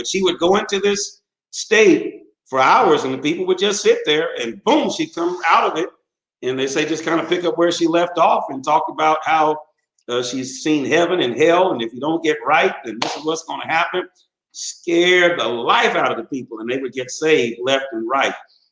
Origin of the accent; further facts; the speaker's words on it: Washington, Missouri, United States; accent: Washingtonian Missouri; Oh, I got my Washingtonian Missouri accent mixed up.